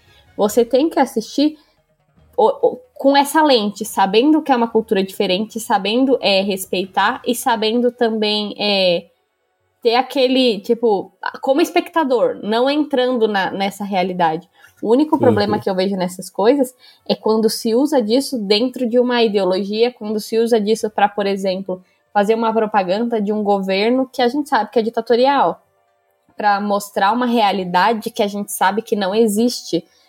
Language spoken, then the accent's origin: Portuguese; São Paulo, Brazil; nós somos do interior de São Paulo